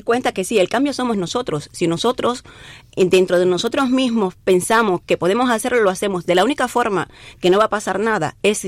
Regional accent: Cuba; no podemos olvidarnos que somos cubanos

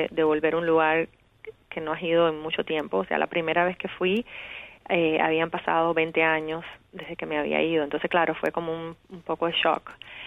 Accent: Cuba; now in United States; yo soy cubana, tengo que escribir en español. Pero la verdad es que siempre he escrito en inglés también, porque fui a la escuela aquí en Americana.

